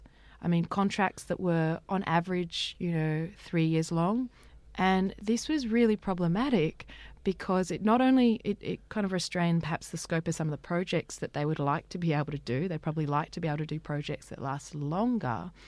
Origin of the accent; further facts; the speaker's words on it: Australia; the sort of research that we as Australian people want them to be doing.